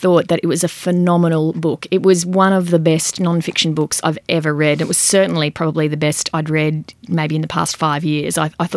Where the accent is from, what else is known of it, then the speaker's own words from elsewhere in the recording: Queensland, Australia; although I grew up in Queensland, so I can't really call myself a local, but I do live not far from the radio studio